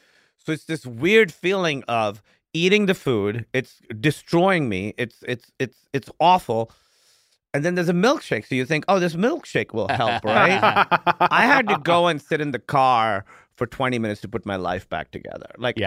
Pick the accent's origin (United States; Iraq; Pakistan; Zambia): Pakistan; Yeah, so, you know, I grew up in Pakistan. Our food is pretty spicy.